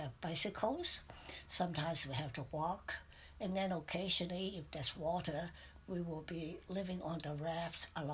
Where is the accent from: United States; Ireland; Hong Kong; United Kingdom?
Hong Kong; born there; I was born in China, Hong Kong.